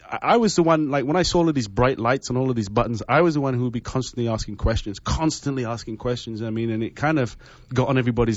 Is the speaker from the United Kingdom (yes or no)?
yes; England, United Kingdom; now in Canada; I've experienced education in three different places: England, the Caribbean, and in North America here in Canada. And when I was growing up in England